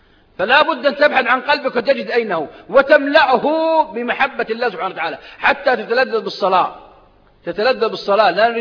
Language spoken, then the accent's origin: Arabic; Saudi Arabia; منطقة عندنا في السعودية منطقة الحوية تعرفونها منطقة باردة أيام الشتاء